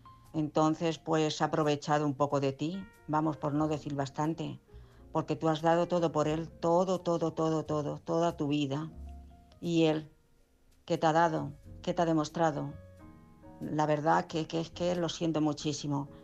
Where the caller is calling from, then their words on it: Madrid, Community of Madrid, Spain; de Madrid.